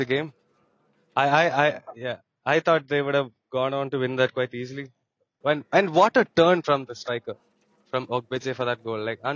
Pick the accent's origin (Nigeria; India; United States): India; I mean, personally, as an Indian, I would like him to start.